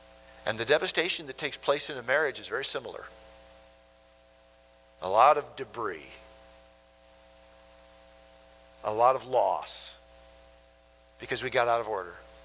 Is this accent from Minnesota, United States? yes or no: yes; Minnesota, United States; Sue and I were born and raised in Minnesota, and we saw and were in a lot of tornadoes in our days because Minnesota's at the top of Tornado Alley.